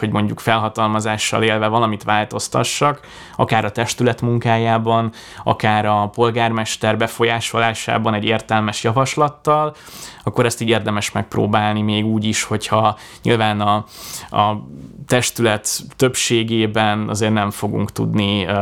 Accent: Budapest, Hungary; Én 29 éve csepeli vagyok, kisebb-nagyobb megszakításokkal azért mindig a kerületben éltem. Jelenleg is ott élek

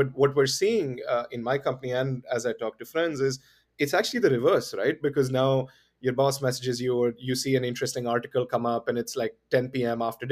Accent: Delhi, India; I grew up in Delhi by and large. I mean, I've moved around a little bit, but, you know, all of my high school, middle school is all in Delhi.

